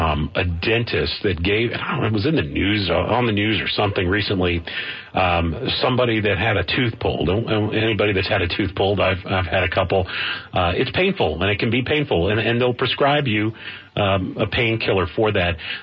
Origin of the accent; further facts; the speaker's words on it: New York, United States; Who isn't? I'm from New York.